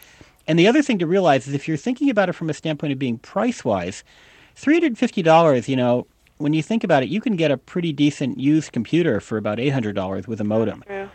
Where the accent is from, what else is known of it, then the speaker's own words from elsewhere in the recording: Palo Alto, California, United States; which happens to be based in my hometown of Palo Alto, California